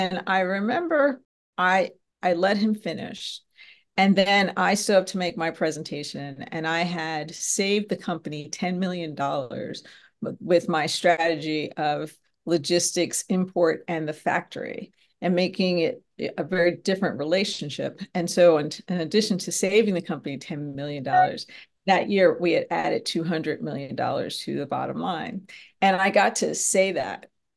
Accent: Conshohocken, Pennsylvania, United States; So I grew up, you said we went to school in Lafayette Hill, but I grew up in Conshohocken. So Conshohocken, Lafayette Hill, they're close, very different demographics, right? Conshohocken is working class, mostly row homes

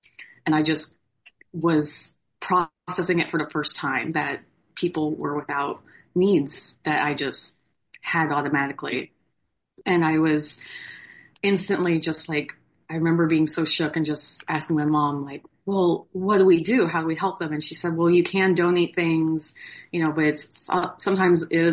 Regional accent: Oregon, United States; I grew up in the Pacific Northwest in a rural, like kind of farm town in Oregon.

